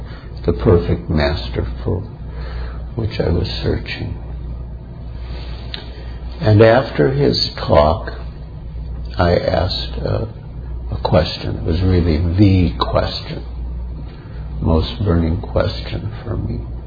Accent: Illinois, United States; My best friend from when I was growing up on the North Shore of Chicago.

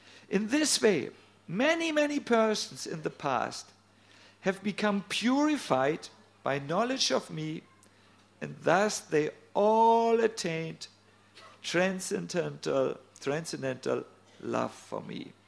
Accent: Northern Germany, Germany; I must admit to you, I'm from North Germany. almost it's a land of ice and snow.

